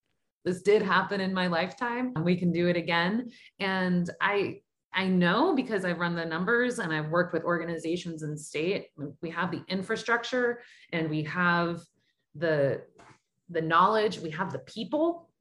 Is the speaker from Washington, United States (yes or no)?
no; Sugar Land, Texas, United States; I grew up Irish Catholic in Sugarland outside of Houston.